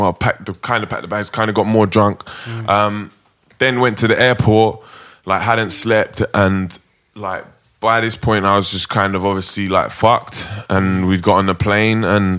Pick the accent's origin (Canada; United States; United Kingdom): United Kingdom; England; we're all English and loud and drunk